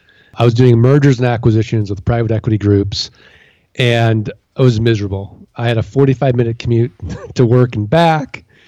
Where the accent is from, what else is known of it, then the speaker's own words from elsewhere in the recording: St. Louis, Missouri, United States; Well, Pat, I'm from St. Louis, Missouri. I'm from the Show Me State. I don't believe him.